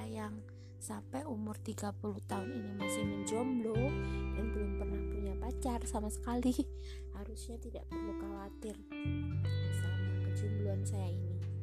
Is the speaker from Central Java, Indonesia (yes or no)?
yes; Pekalongan, Central Java, Indonesia; terus di kampung halaman saya di Pekalongan